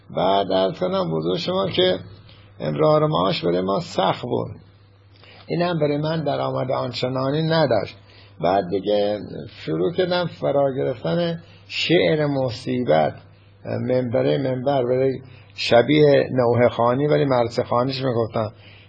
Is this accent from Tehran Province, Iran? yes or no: no; Firuzabad, Fars, Iran; born there; now in Shiraz, Iran; ما متولد 21 هستیم و در فیروزآباد متولد شدیم و عرض کنم که بعدا خودمون اومدیم شیراز